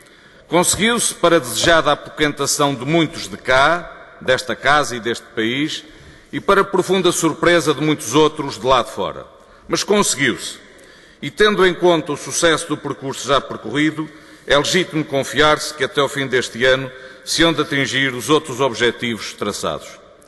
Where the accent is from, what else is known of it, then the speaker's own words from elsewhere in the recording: Azores, Portugal; Eu, como açoriano da cidade mais ocidental da Europa e de uma região ultraperiférica